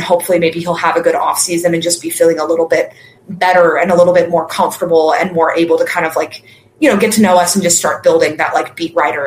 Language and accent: English; Kansas, United States; I grew up in Kansas as a person who has lived in the Midwest for most of my life as a Christian myself.